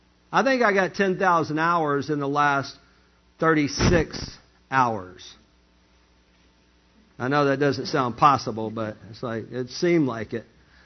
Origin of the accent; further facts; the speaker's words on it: Alabama, United States; You know I'm from Lower Alabama, right?